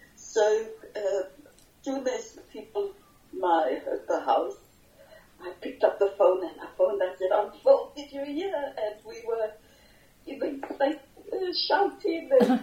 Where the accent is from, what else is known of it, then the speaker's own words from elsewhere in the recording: South Africa; there were people working in the house who didn't know that I was from South Africa